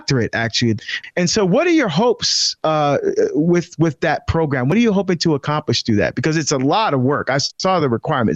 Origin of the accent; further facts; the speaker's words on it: New Jersey, United States; now in Oregon, United States; I'm from Jersey, right? So we're both not from Oregon.